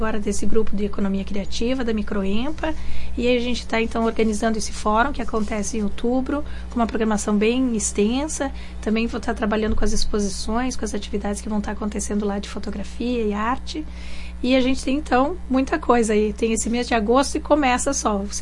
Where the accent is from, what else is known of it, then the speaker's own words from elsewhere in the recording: Esmeralda, Rio Grande do Sul, Brazil; Eu sou de Esmeralda.